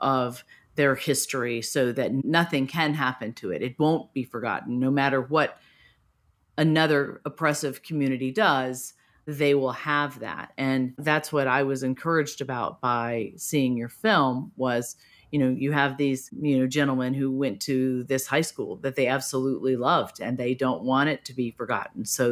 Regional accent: Mississippi, United States; also born or lived in New York; I grew up in the segregated South. I grew up in South Mississippi, and I grew up when schools were segregated.

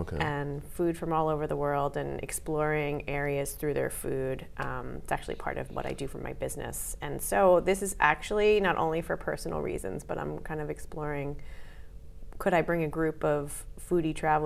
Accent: Brooklyn, New York, United States; born there; I was born in New York, in Brooklyn.

